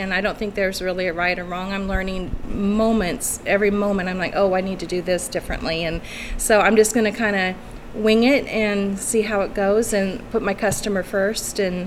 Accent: Des Moines, Iowa, United States; I'm originally from Des Moines, and we moved here 8 years ago.

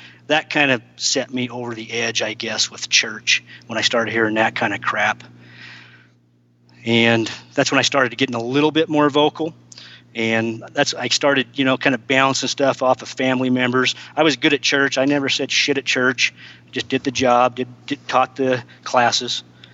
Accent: Weston, Idaho, United States; I grew up in Weston, Idaho, which is just north of Logan, Utah.

